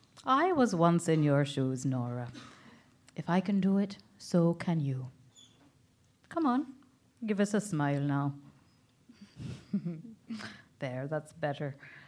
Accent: Cork, Munster, Ireland; moved away; Well, I'm from Cork myself. It's so good to hear another Irish voice inside these walls again. I haven't returned there for more than 15 years now.

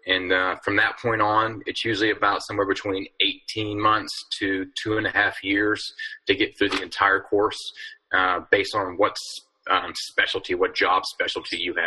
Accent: Texas, United States; but I grew up in Texas, and everybody wanted to be tough.

